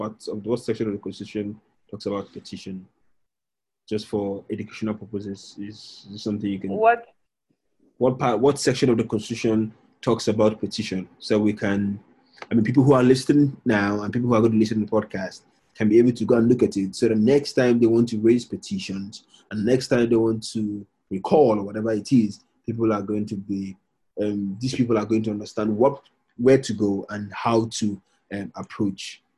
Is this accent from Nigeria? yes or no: yes; Anambra, Nigeria; I'm from Anambra State.